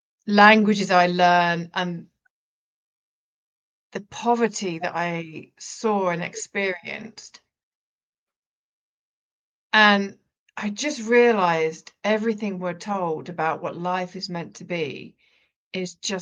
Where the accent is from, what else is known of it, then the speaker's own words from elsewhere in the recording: United Kingdom; you know, we're British.